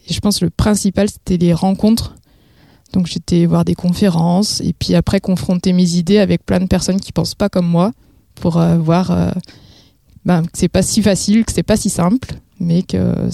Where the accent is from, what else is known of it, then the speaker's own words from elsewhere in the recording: Saint-Étienne, Auvergne-Rhône-Alpes, France; J'ai 32 ans, je suis originaire de Saint-Étienne et là, j'habite la vallée de l'Ondaine, donc pas loin.